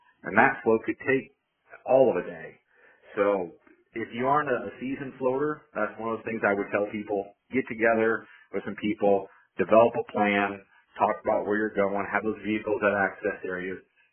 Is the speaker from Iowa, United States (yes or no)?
yes; Iowa, United States; I grew up in Guthrie County, but I've been back as a warden for 14 and a half years here.